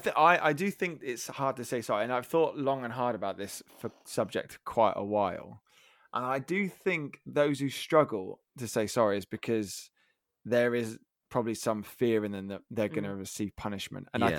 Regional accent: United Kingdom; Being British, it's quite easy to say sorry if people bump into you on the street.

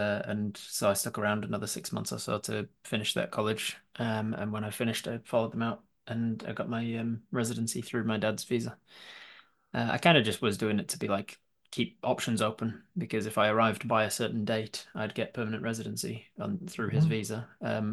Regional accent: Leeds, Yorkshire and the Humber, United Kingdom; now in New Zealand; I'm from Leeds originally.

